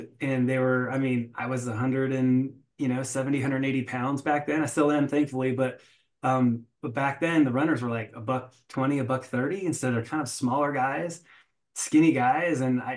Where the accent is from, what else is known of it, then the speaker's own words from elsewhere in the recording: Los Angeles, California, United States; So, I grew up in Los Angeles, ironically enough, born and raised.